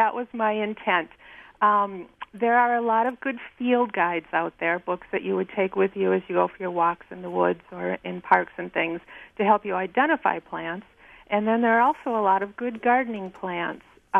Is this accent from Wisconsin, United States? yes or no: yes; Shawano, Wisconsin, United States; I did. I grew up in Shawano, Wisconsin.